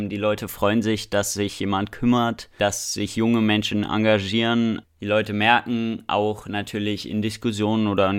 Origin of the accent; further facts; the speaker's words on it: Potsdam, Brandenburg, Germany; also born or lived in Berlin; now in Dresden, Germany; Ich bin 16 Jahre alt, wohne in Dresden, bin ursprünglich geboren in Berlin und aufgewachsen in Potsdam und jetzt seit 8 Jahren hier in Sachsen.